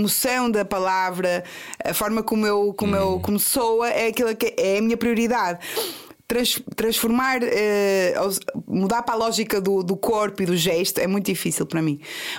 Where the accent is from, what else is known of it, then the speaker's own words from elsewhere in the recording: Porto, Norte, Portugal; Além de que sou tripeira, então tenho aquela coisa de me expressar às vezes também de forma muito, muito genuína, até pondo umas vírgulas de vernáculo no meio.